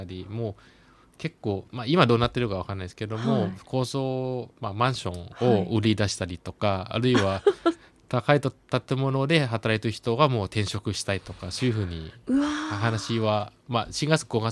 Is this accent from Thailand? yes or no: yes; Thailand; now in Japan; 防災のことを長年やってる日本に住んでるタイ人として、なんかこう、貢献しなきゃいけないなと思ってて